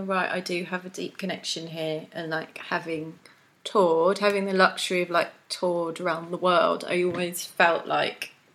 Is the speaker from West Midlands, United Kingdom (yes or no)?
no; London, United Kingdom; So yeah, East London for me, but I'm from South London, so that obviously has a big place in my heart.